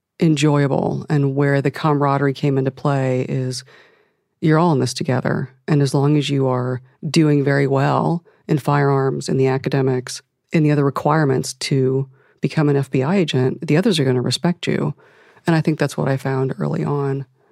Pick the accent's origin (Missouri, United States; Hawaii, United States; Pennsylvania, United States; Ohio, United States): Ohio, United States; Akron; I'm from Akron, Ohio, and Kent State's not too far away.